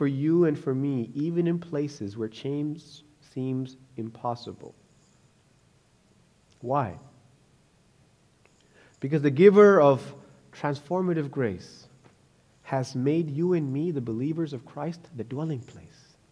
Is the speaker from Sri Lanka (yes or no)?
yes; Sri Lanka; now in Canada; And our mindset changed that I am Canadian. When I went back to Sri Lanka, I was no longer a Sri Lankan citizen. I was a foreigner now. I'm a Canadian citizen.